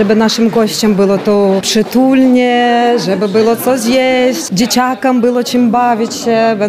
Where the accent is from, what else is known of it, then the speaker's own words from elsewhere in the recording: Ukraine; now in Poland; przyjechała z Ukrainy.